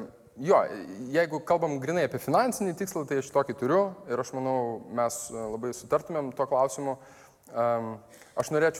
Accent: Alytus, Alytus County, Lithuania; born there; also born or lived in Kaunas; Bet parašyta Alytuje ir labai įdomu, kad tiesiog gimiau Alytaus ligoninėje dėl to, kad Kauno ligoninėje, kur tada tėvai gyveno, buvo, tiesiog nebuvo vietų priimti.

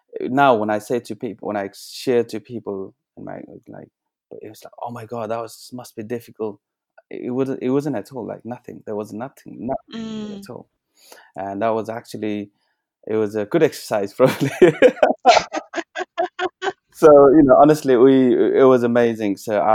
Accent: Kavre, Bagmati, Nepal; English is a second language; Yes, Kavre. My hometown is in Kavre, which is just outside of Kathmandu, around 70 kilometers.

